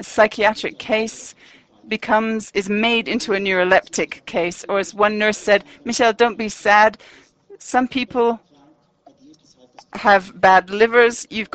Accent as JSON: {"language": "English", "region": "Vorarlberg", "country": "Austria", "said": "I come from Vorarlberg. It's a very beautiful part of Austria"}